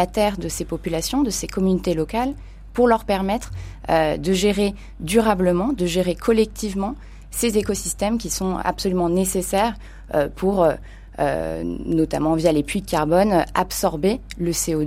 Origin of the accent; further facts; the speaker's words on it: France; Donc voilà, en tant que Français, on peut aussi demander à notre État